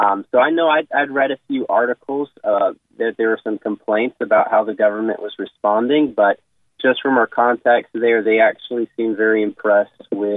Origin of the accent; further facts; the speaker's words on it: United States; But it's one thing you hear as an American, you hear the term earthquake.